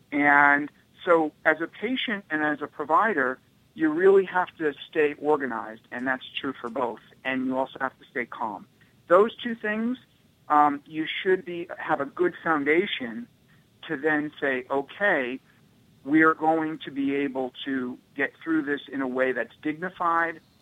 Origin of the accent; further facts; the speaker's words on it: New York, United States; I'm from New York, so I'm a very open talker.